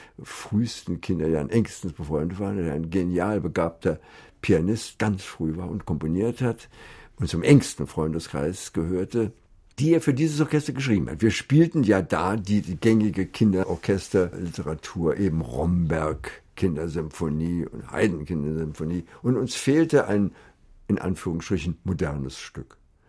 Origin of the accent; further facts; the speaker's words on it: Lankwitz, Berlin, Germany; ich bin ja in Lankwitz geboren, in Berlin, einem Vorort von Berlin